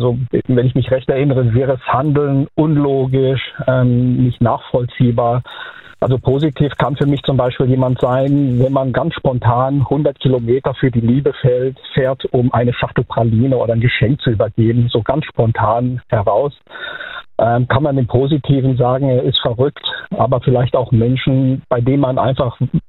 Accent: Mainz, Rhineland-Palatinate, Germany; Ich bin aus der Mainzer Ecke.

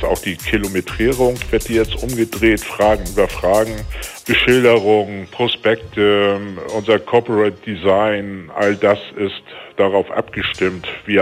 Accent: Brunsbüttel, Schleswig-Holstein, Germany; also born or lived in Rendsburg; Ich bin echt ein Kind des Kanals, bin hier geboren, habe immer im Kanal gelebt, habe es zwar nur bis nach Rendsburg geschafft und dann wieder zurück nach Brunsbüttel, aber immer am Nord-Ostsee-Kanal.

